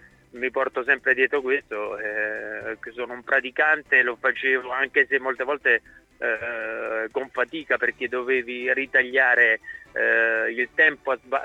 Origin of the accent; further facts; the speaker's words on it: Molise, Italy; io sono molisano.